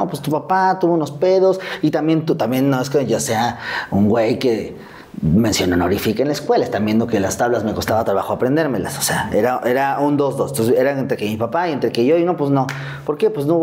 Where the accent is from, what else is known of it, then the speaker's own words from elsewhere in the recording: Azcapotzalco, Mexico City, Mexico; Yo vivía en Azcapotzalco. Ahí crecí en Azcapotzalco.